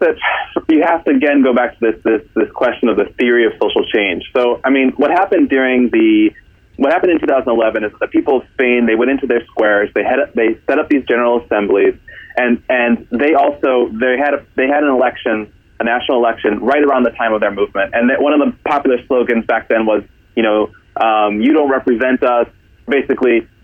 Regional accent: United States; as an American activist, you just got to tune into what's going on in Europe.

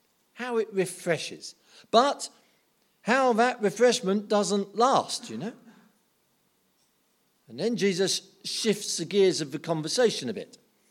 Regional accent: United Kingdom; because I'm British

